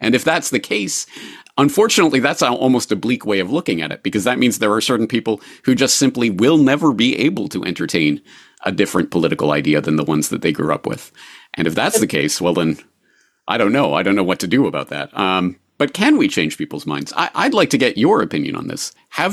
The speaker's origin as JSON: {"language": "English", "country": "Canada", "tie": "born or raised there", "said": "as a Canadian, I was brought up in, of course, the very socialist inclined Canadian indoctrination system."}